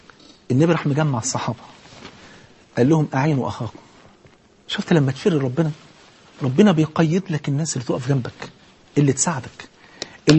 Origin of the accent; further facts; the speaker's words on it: Egypt; جاهلية ان انا افتخر اقول انا مصري